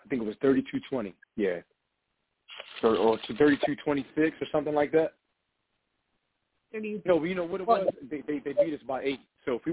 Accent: Camden, New Jersey, United States; I'm from Camden myself, so, you know.

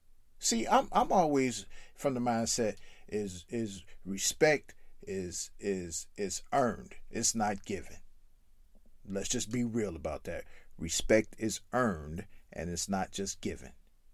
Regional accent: Chicago, Illinois, United States; I'm from Chicago. Love AD.

